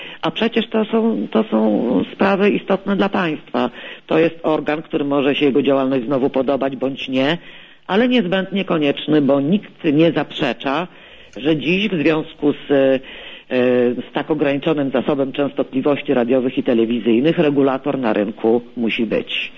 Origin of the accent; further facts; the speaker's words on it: Lubin, Lower Silesian Voivodeship, Poland; z Lubina, z którego pochodzę i z którego byłam już posłem.